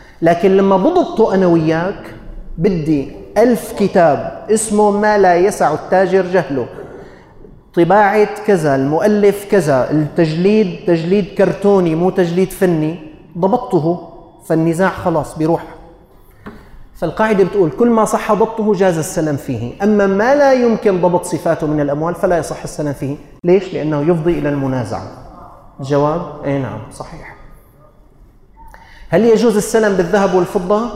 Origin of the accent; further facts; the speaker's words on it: Syria; لأنه الصيف 4 أشهر عندنا في سوريا